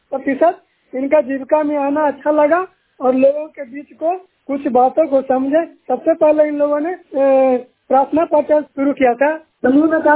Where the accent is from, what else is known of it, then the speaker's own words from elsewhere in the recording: Bihar, India; सरकारी ब्लॉक नालंदा जिला का निवासी हूँ।